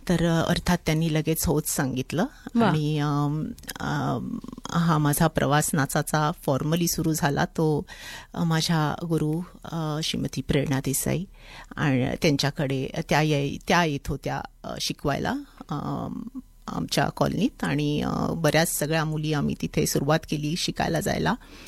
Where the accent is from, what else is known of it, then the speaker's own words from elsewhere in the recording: Pune, Maharashtra, India; moved away; अगदी लहान असताना पुण्यात माझं बालपण गेलं म्हणजे इथे येईपर्यंत मी खरं पुण्यातच होते.